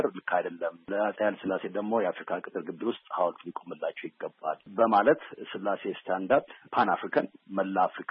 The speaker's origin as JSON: {"language": "Amharic", "country": "United States", "tie": "born or raised there", "said": "እሺ፣ ቀደም ሲል እንደተናገርከው ለአድማጮቻችን፣ እኔ አሜሪካን ሀገር ነው ተወልጄ ያደኩት። እዛ ተወልጄ ባድግም በቤተሰቦቼ ምክንያት የኢትዮጵያን ታሪክና ባህል እንዳከብር ለማክበር ችያለሁኝ፣"}